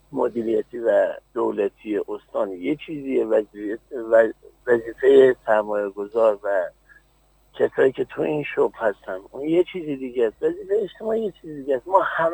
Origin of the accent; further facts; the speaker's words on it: Khuzestan, Iran; also born or lived in Hamadan; من بزرگ شده خوزستانم